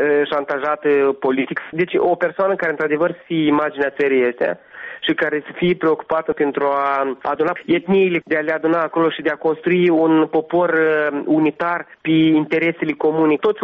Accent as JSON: {"language": "Romanian", "region": "Gagauzia", "country": "Moldova", "second_language": "Romanian", "said": "sunt găgăuz, jet de jet. Am învățat română la școală, așa cum dumneavoastră am învățat engleză."}